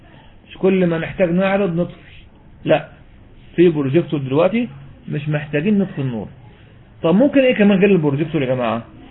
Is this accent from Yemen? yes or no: no; Egypt; في اكتر من كده كلام عملي عندنا في مصر يعني